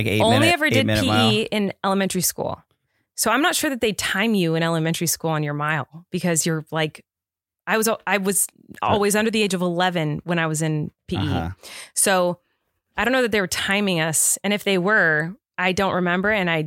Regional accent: California, United States; So I grew up in California here, right? And so it's pretty much sunny all year and there's a few rainy days.

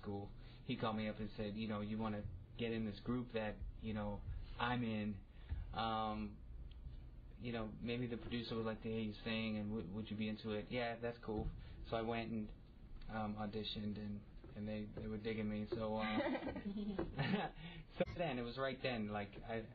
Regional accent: Boston, Massachusetts, United States; I grew up, actually, right here in Dorchester. I grew up in Cobham Square.

